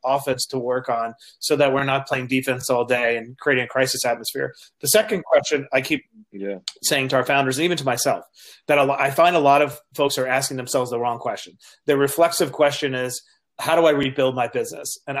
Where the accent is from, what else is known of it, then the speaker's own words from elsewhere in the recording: Queens, New York, United States; It's important to me because I grew up in Queens, very, very poor, and my mother always had chronic ailments, and we didn't have health insurance.